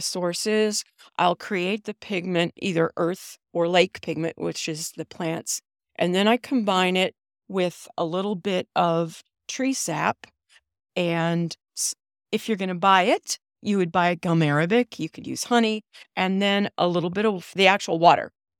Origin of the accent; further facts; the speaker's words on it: Austin, Texas, United States; this one is from my hometown of Austin, Texas, Edwards Aquifer.